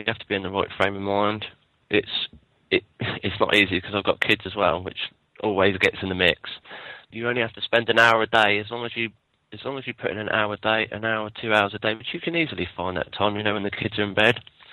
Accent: Southampton, South East England, United Kingdom; I'm from Southampton, and I'm doing plumbing, and I'm on my first week.

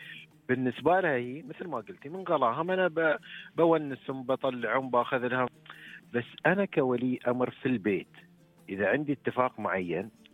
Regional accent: United Arab Emirates; نحن كمجتمع إماراتي مجتمع مترابط

